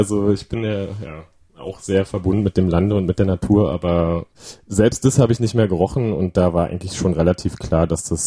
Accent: Berlin, Germany; Also ich bin aus Berlin, bin Musiker und selbstständig quasi damit

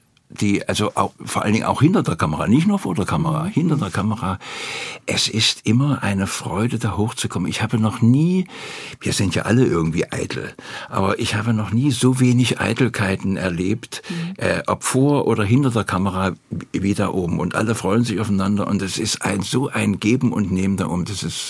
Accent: Halle, Saxony-Anhalt, Germany; Und ich komme ja aus Halle

